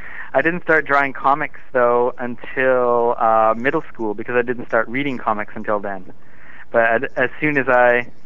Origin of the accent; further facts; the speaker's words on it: Victoria, British Columbia, Canada; now in Vancouver, Canada; went to high school in Victoria on the west coast of Canada. Mm-hmm. So that's, I guess, you could say my hometown. I currently live just outside Vancouver in Canada.